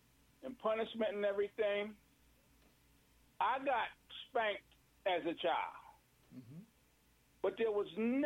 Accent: Brooklyn, New York, United States; And I know personally, I grew up in Brooklyn

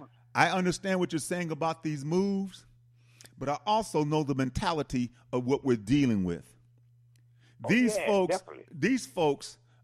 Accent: Milwaukee, Wisconsin, United States; In fact, I'm from Milwaukee.

